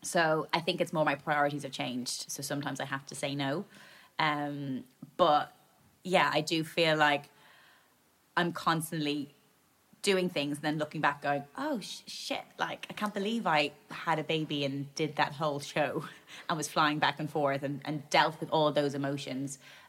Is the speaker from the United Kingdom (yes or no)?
no; Ireland; But I also have such a strong sense of being Irish, and that's something that I want her to experience as well.